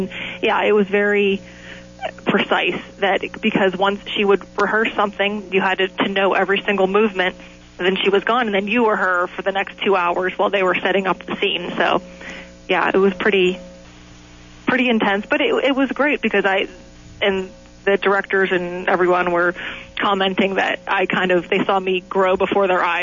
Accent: Pittsburgh, Pennsylvania, United States; I'm from Pittsburgh and I'm a funeral director.

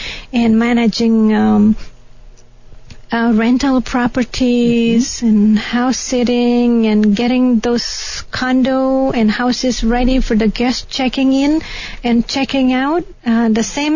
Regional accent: Bali, Indonesia; But as I was born in Bali, and we were raised Hindu too, so I was exposed to all those cultures, but I went to Catholic school.

